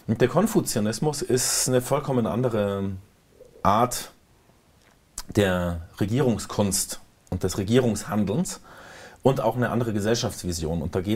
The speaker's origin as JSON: {"language": "German", "region": "West Germany", "country": "Germany", "lives_now": "East Germany, Germany", "said": "Und ich wohne seit 10 Jahren als Wessi im Osten"}